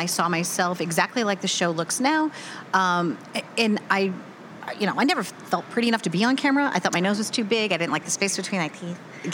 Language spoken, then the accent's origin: English; St. Louis, Missouri, United States; we launched in St. Louis, which is my hometown.